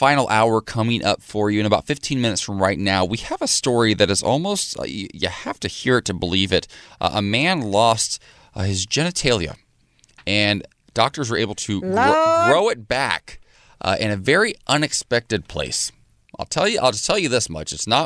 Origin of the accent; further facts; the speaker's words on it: Ohio, United States; Yeah, I grew up in Ohio.